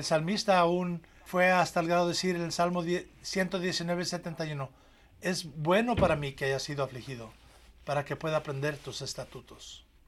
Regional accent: United States; yo encuentro en mí mismo, como buen americano, una tendencia hacia a moverme hacia lo que es cómodo y seguro

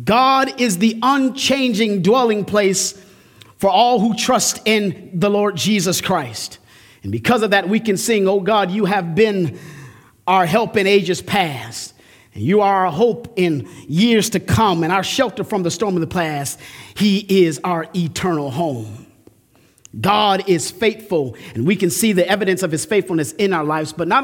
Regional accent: Illinois, United States; I grew up here in Illinois. And if you know anything about here, we don't have mountains.

